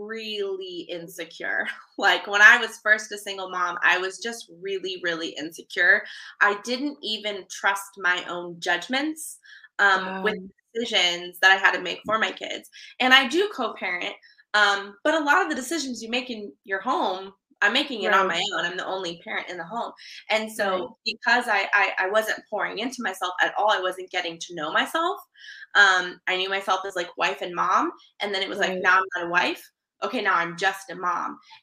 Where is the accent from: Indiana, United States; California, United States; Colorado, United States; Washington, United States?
California, United States; And I live in the Midwest now. I'm originally from California.